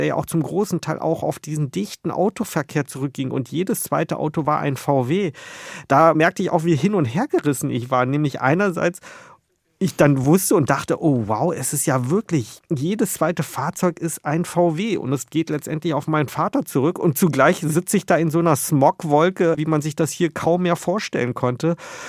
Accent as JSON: {"language": "German", "town": "Wolfsburg", "region": "Lower Saxony", "country": "Germany", "tie": "born or raised there", "said": "im Grunde als Deutscher ja aufgewachsen in einer niedersächsischen Kleinstadt, nämlich Wolfsburg."}